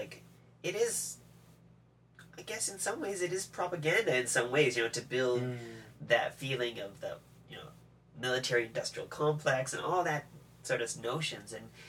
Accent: Canada; being very Canadian

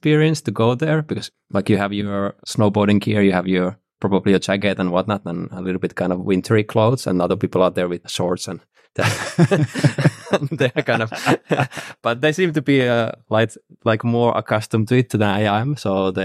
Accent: Finland; I'm actually from like a small, let's say, farmhouse next to like a smaller city.

